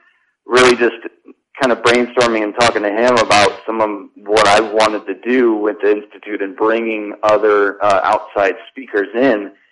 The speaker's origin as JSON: {"language": "English", "region": "Colorado", "country": "United States", "tie": "born or raised there", "said": "So I grew up in Colorado, and I grew up in a pretty typical American quote-unquote Christian home."}